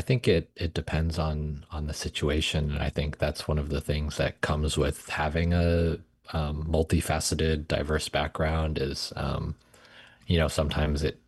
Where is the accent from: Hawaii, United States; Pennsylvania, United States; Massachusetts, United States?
Massachusetts, United States; Newton; I grew up outside of Boston, a suburb called Newton, and then always returning back to Martha's Vineyard to tribal lands to visit my grandparents every summer.